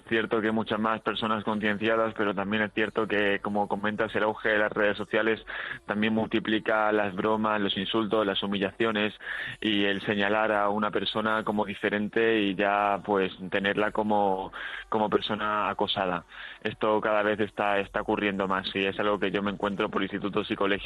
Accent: Granada, Andalusia, Spain; Yo soy de Granada, sí.

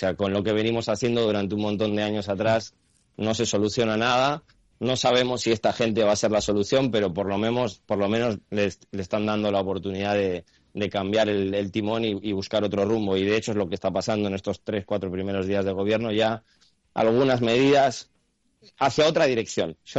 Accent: Bilbao, Basque Country, Spain; now in Argentina; yo soy español, soy de Bilbao, soy vasco, pero llevo unos años aquí

